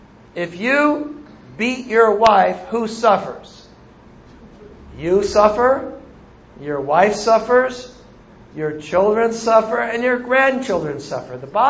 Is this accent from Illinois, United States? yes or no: no; California, United States; Now, I am a Californian. I am an American.